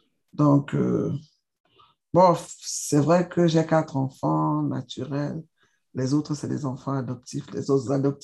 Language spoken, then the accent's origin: French; Douala, Littoral, Cameroon; born there; also born or lived in France; Et je suis née à Douala. J'ai fait mes études au lycée polyvalent de Bonaberry, CES de Bonaberry, lycée polyvalent de Bonaberry.